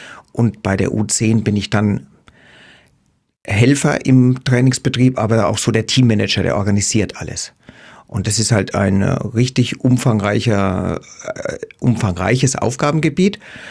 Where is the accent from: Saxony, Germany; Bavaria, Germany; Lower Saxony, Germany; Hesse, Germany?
Bavaria, Germany; accent: Lower Franconian; Also ja, ich bin ein Unterfranke und ich hoffe, es hört man.